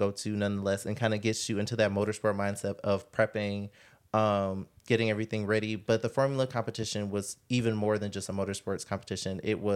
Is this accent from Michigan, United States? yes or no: yes; Detroit, Michigan, United States; Growing up in Detroit, it's very flat, so there's not a lot of canyon carving